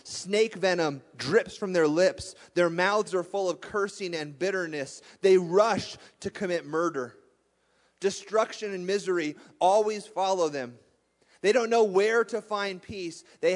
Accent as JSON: {"language": "English", "region": "New Mexico", "country": "United States", "tie": "born or raised there", "said": "I can say that because I grew up in New Mexico."}